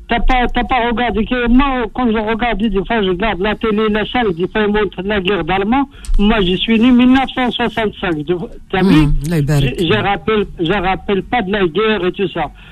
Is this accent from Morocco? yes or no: yes; Morocco; Chez nous, au Maroc, il y a la liberté